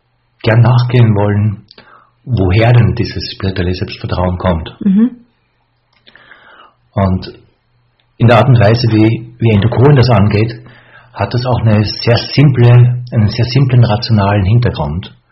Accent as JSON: {"language": "German", "country": "Austria", "also_born_or_lived": "Vienna", "said": "was ich als Österreicher, vor allem von meiner Wiener Zeit, sehr gut kenne"}